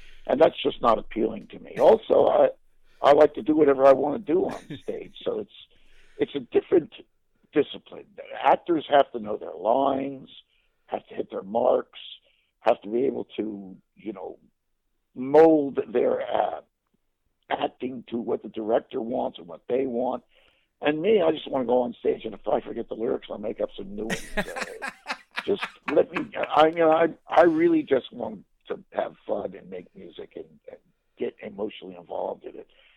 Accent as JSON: {"language": "English", "region": "New Jersey", "country": "United States", "said": "And it gives you a real chip on your shoulder. You think, oh, yeah, I'm from New Jersey."}